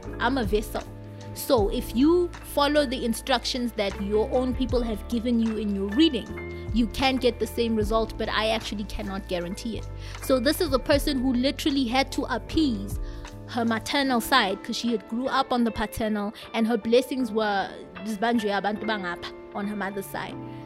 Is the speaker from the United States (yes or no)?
no; South Africa; I come from the Xhosa background, and we do our things like this, like that, like that, like this.